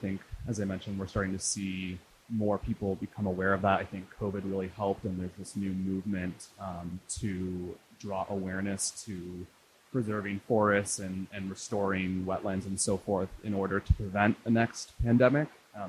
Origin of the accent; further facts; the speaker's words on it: Iowa, United States; now in New York, United States; I'm from Iowa, and there's like so many ticks there, and it's something that I'm very much concerned about. And I live in New York